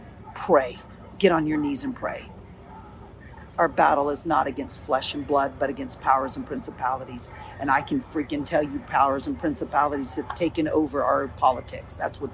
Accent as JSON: {"language": "English", "country": "United States", "said": "I'm an American. And in America, we do things right."}